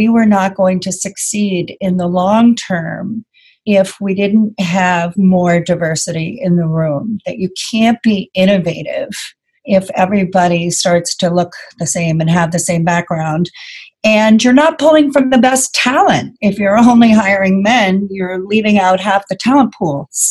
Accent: United States; now in Vermont, United States; And I grew up outside of New York City, and I think I was looking for something different. So I ended up moving to Vermont

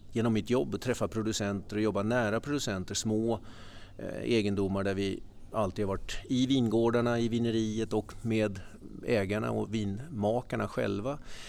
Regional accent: Stockholm County, Sweden; Men vi är ju svenskar och har en bakgrund i Stockholmsområdet.

